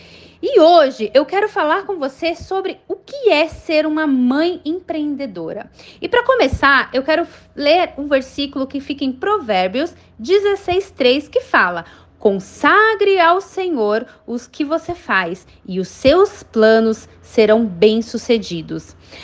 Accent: Barueri, São Paulo, Brazil; eu sou aqui de São Paulo, Barueri, Alphaville, sou da Igreja IBM, que é a Igreja Batista Memorial de Alphaville, sou empreendedora e sou casada, né?

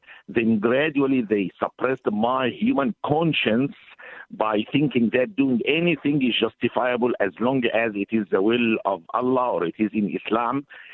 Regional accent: Egypt; I was brought up in Egypt by a very secular and liberal family.

